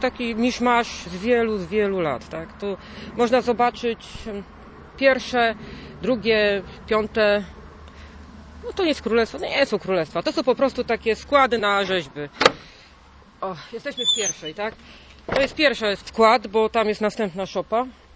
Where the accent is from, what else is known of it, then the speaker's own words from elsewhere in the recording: Warmian-Masurian Voivodeship, Poland; Wychowałam się w takiej małej wiosce na Warmii, wśród takich lasów i pól i myślę, że to mnie ukształtowało.